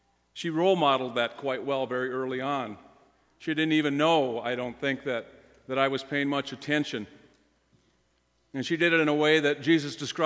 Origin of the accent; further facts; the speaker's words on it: Bismarck, North Dakota, United States; I grew up in Bismarck. I was a attending McCabe United Methodist Church as an 8-year-old.